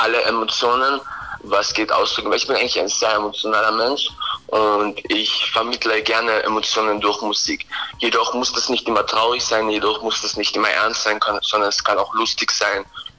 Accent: Klagenfurt, Carinthia, Austria; now in Vienna, Austria; ich bin ja ursprünglich aus Klagenfurt, ich bin jetzt vor einem Jahr nach Wien gezogen

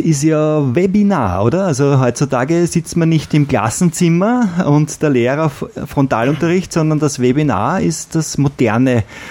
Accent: St. Pölten, Lower Austria, Austria; Wir sind aus St. Pölten.

